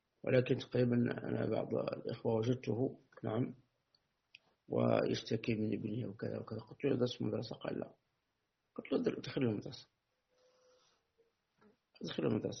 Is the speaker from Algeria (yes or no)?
yes; Algeria; عندنا في الجزائر